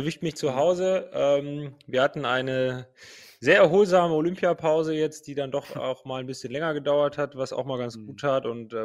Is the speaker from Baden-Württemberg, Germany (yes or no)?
no; Pulheim, North Rhine-Westphalia, Germany; also born or lived in Dormagen; Ich bin da tatsächlich nur geboren. Ich komme ursprünglich aus Pulheim. Das liegt auch im Rhein-Erft-Kreis. Gehört nicht zur Stadt Köln.